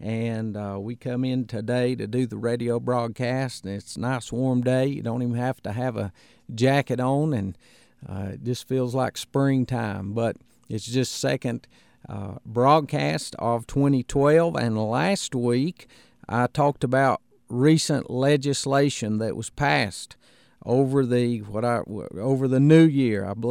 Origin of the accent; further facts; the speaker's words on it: United States; the freedoms that we have as Americans sets us apart from China